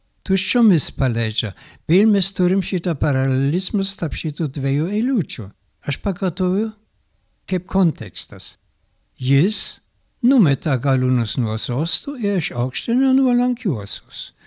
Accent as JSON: {"language": "Lithuanian", "country": "Germany", "second_language": "Lithuanian", "said": "Ir dabar žiūrėkim, ką mes krikščioniai padarėm žydėms istorijoje. Aš kalbu dabar kaip vokietis."}